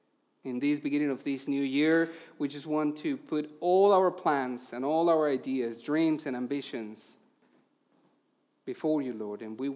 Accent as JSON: {"language": "English", "country": "Mexico", "second_language": "English", "moved": "yes", "lives_now": "United Kingdom", "said": "We live and work in ministry in the UK. I'm originally from Mexico, so if you hear a funny accent, that's the reason why."}